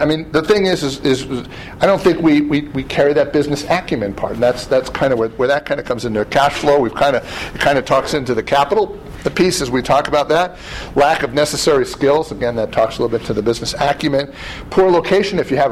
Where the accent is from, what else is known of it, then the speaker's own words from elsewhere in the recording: New England, United States; I grew up in New England. If you've ever been to New England, all the buildings are about this wide.